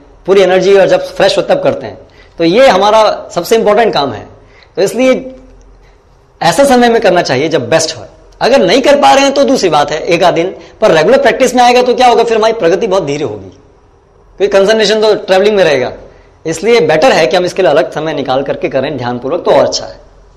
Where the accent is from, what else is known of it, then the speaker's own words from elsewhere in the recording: Delhi, India; 10th हाँ जी मैं दिल्ली जा रहा हूँ, वहाँ भी ऐसे ही भगवद गीता सेमिनार है, मेरे होम टाउन में ही है